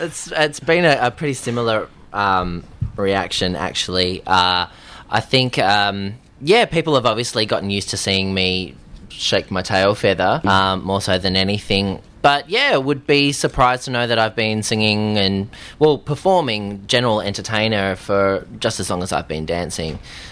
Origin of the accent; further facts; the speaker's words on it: Adelaide, South Australia, Australia; We grew up together in Johnny Young Talent School back in Adelaide